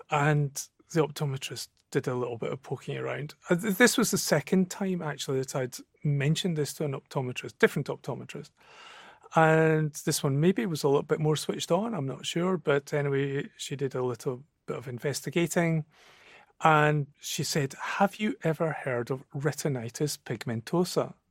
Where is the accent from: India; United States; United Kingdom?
United Kingdom; Edinburgh, Scotland; I was born and raised in Edinburgh, and all my education took place there.